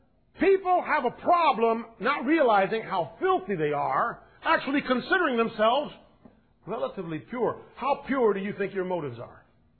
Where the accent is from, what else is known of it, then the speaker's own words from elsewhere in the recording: United States; Yeah, I've heard that. I'm American. Why do they want to kill me?